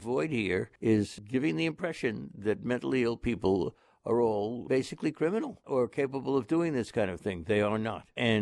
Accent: United States; I'm an American Jew, of course. I'm proud of my religion, as everybody is proud of theirs, or many people are.

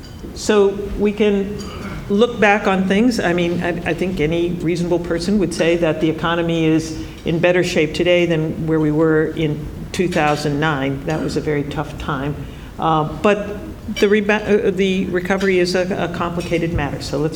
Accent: Youngstown, Ohio, United States; Interested in what happened to my hometown of Youngstown.

